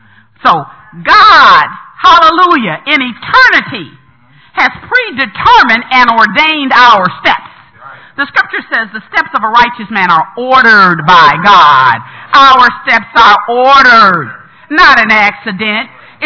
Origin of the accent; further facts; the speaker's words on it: Detroit, Michigan, United States; I said, I'm from Detroit.